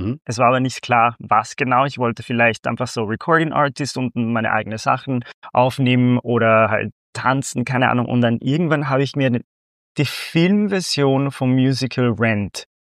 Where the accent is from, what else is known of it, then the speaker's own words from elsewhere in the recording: Venezuela; German is a second language; now in Linz, Austria; Ich komme aus Venezuela, aber mein Vater wollte unbedingt, dass meine Schwester und ich halt die Welt sehen und woanders studieren. Und dann vor 20 Jahren hat er einen Job in Wien gefunden